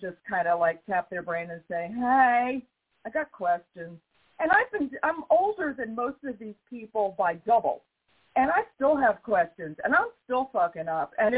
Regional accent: New York, United States; now in US South; And I live in the fucking South, and I'm from New York. So, you know, I'm already judging shit left and right.

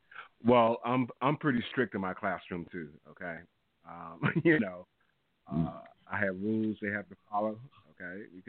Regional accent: New York, United States; I was born and raised in New York, so, you know, I was doing some crazy stuff up there.

